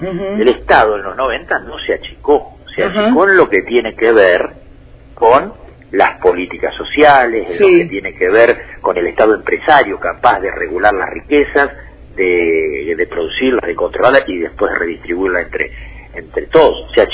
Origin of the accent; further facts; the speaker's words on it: Argentina; nuestra lucha como trabajadores del Estado y como argentinos bien nacidos es intrínsecamente pelear